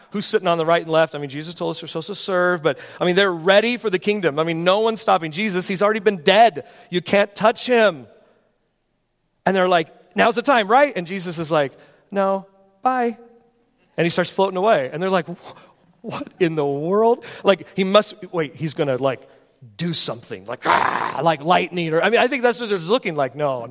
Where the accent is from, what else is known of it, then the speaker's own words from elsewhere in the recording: California, United States; I'm originally from California. One of the things I like about being on the East Coast is the history that you have here.